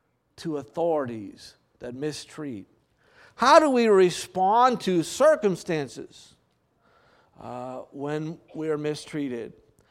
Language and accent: English; Maine, United States; I grew up in Maine